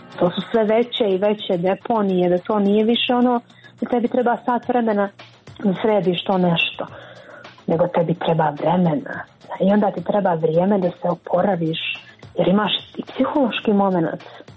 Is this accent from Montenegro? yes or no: yes; Montenegro; Jer to je takva praksa kod nas u Crnoj Gori.